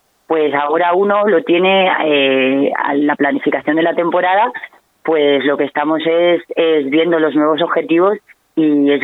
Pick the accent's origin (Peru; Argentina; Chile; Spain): Spain; Extremadura; estar ahí nosotros como extremeños, pues para nosotros es un orgullo y una satisfacción